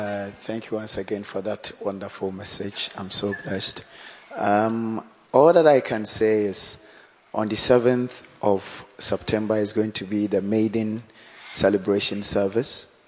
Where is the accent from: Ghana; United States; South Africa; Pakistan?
Ghana; now in Gillingham, United Kingdom; Because when we came from Ghana, we realized that I'm a Baptist.